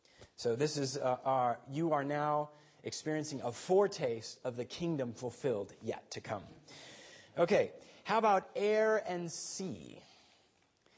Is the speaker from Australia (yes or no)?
no; Guatemala City, Guatemala Department, Guatemala; as a child growing up in Guatemala City, I attended a private Austrian school.